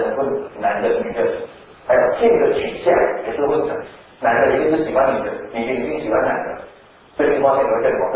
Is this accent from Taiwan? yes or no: yes; Taiwan; 你知道我们台湾人喜欢生男孩子，对不对？